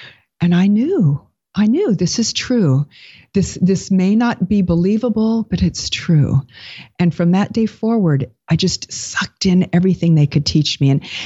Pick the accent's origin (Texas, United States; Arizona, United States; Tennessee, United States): Arizona, United States; I grew up in Arizona, where there's a good contingency of Latter-day Saints, but My parents were not active in any religion.